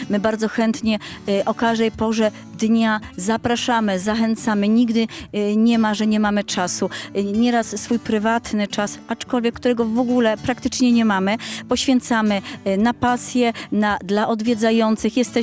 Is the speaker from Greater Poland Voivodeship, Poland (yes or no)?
no; Mielec, Subcarpathian Voivodeship, Poland; My w ogóle pochodzimy z Mielca, mieszkaliśmy całe życie w Mielcu. Został tam nasz dom, aczkolwiek stworzyliśmy tu drugi dom na wsi.